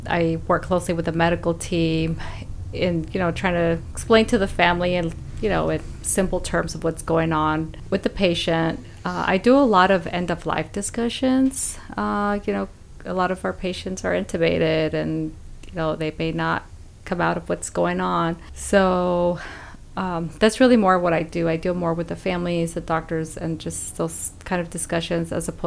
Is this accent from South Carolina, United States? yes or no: no; Texas, United States; I'm originally from Texas. I grew up with my young mother and my brother.